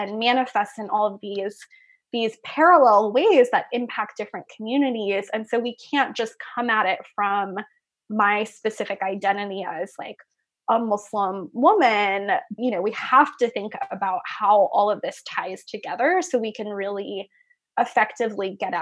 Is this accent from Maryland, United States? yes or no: yes; Cumberland, Maryland, United States; I grew up in Cumberland, Maryland, which is nestled in the Appalachian Mountains out in Western Maryland.